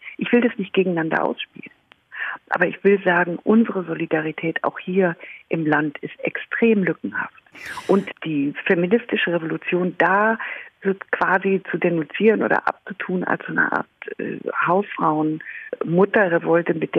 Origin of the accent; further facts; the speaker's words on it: West Germany, Germany; ich bin ja Westdeutsche und Jahrgang 61.